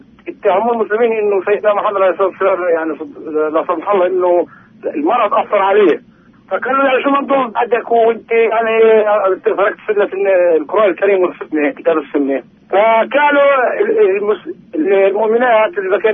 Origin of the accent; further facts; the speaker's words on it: Turkey; Arabic is a second language; من تركيا.